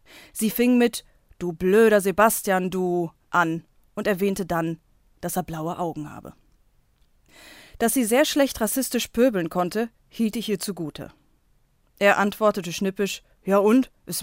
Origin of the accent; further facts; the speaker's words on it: Biebergemünd, Hesse, Germany; Ich bin in den 90ern in Biebergemünd Kassel aufgewachsen, dem 2500-Seelenort